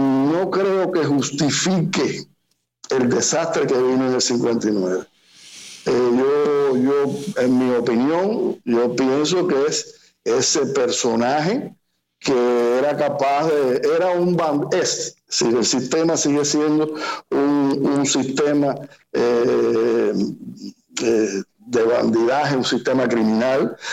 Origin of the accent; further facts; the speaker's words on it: Cuba; moved away; Yo aprendí música después que me fui de Cuba.